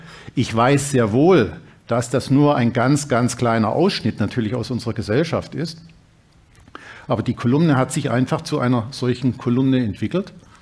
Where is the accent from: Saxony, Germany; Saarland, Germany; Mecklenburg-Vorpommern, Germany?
Saxony, Germany; Dresden; jetzt kommen sie in Berlin vorbei, in Dresden, meiner Heimatstadt